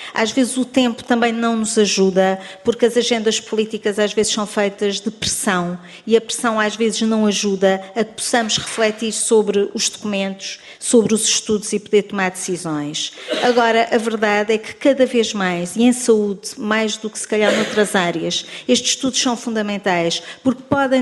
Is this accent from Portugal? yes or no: yes; Montijo, Setúbal, Portugal; Eu sou do distrito de Setúbal e eu sou do Montijo.